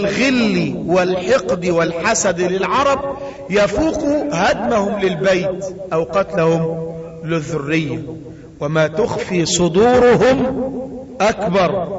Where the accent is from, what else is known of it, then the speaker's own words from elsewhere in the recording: Sharqia Governorate, Egypt; وهذا حدث قريبا عندنا في الشرقية